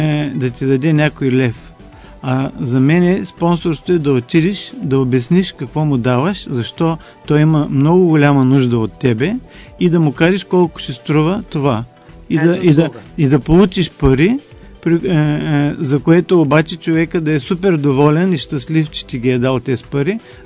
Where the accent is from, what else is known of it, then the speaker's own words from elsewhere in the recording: Varna, Varna Province, Bulgaria; Аз съм от Варна, обаче се радвам да е в Бургас